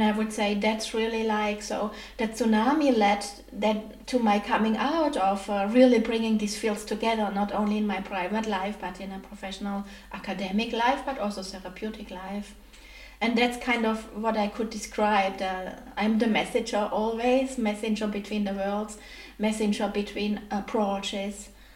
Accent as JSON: {"language": "English", "country": "Germany", "tie": "born or raised there", "said": "it makes sense for me that I was born in Germany, brought up in Germany, suffered quite a lot under all this."}